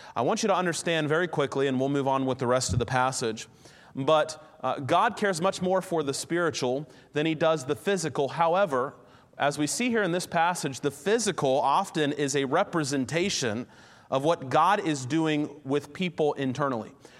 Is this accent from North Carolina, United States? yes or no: yes; Raleigh, North Carolina, United States; I grew up in Raleigh, and we now pastor in Hillsboro, North Carolina, which is about 45 minutes from where I grew up.